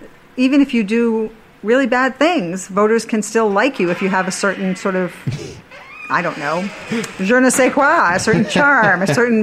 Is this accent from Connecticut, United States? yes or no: no; Boston, Massachusetts, United States; also born or lived in California / Rhode Island; I lived in California before I came here. I've been here a long time now, but I grew up in Boston and never came to Rhode Island.